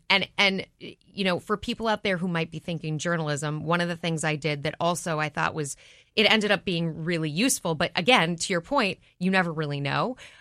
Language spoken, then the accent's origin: English; Minneapolis, Minnesota, United States; She happens to now be a journalist in Chicago, but I grew up in Minneapolis.